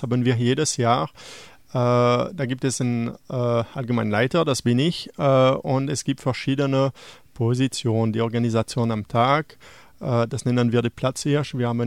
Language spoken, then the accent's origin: German; Belgium; Oder ich als Belgier habe ich das gelernt mittlerweile.